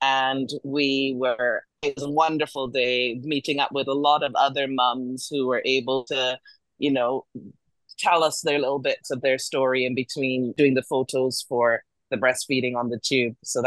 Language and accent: English; Barbados; now in United States; I'm not actually from the US, I'm from Barbados in the Caribbean.